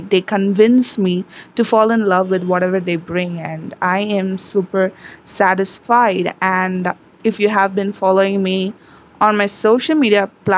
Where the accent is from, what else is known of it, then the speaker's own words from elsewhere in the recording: India; I am from India.